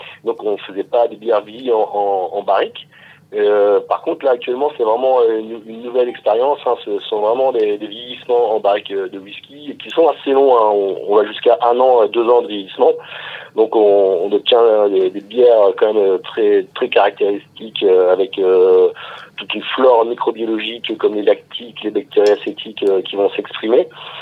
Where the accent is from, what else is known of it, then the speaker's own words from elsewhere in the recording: Grand Est, France; now in Lyon, France; je suis ingénieur chimiste et je viens des Ardennes, tout près de la Belgique.